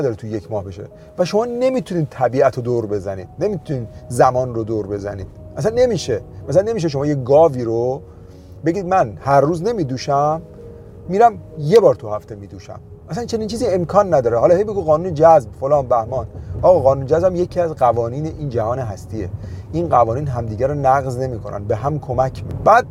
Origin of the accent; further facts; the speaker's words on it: Iran; moved away as an adult; حالا فکر کن ما از ایران اومدیم بیرون